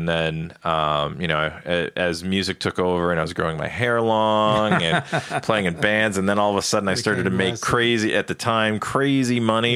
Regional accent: Ireland; Even though I'm Irish and I'll probably catch hell for this, I actually liked the English stout better than the Irish stout.

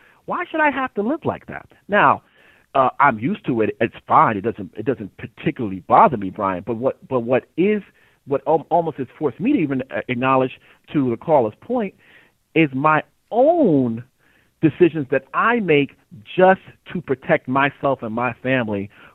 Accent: Harlem, New York, United States; born there; Because, look, I was born in Harlem. My mom came from Guyana.

